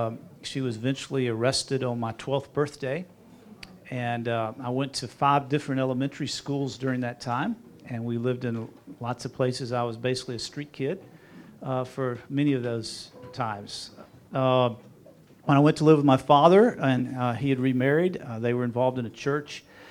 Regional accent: Atlanta, Georgia, United States; Okay. I'm from Atlanta, Georgia, born and pretty much raised there.

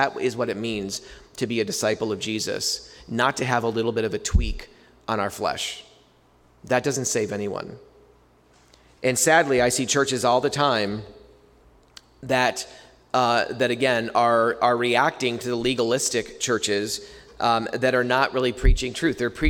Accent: Whitney Point, New York, United States; I grew up in the Whitney Point area, outside of Whitney Point, so not too far from here

